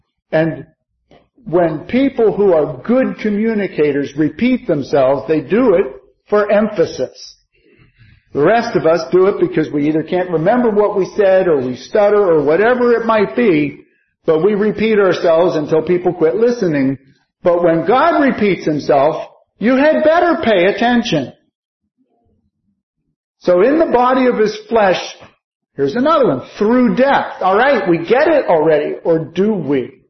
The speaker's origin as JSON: {"language": "English", "town": "Pittsburgh", "region": "Pennsylvania", "country": "United States", "said": "Did I tell you I was from Pittsburgh?"}